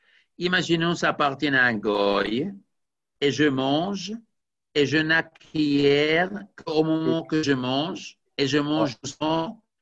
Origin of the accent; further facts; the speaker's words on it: Switzerland; Non, moi, je suis suisse.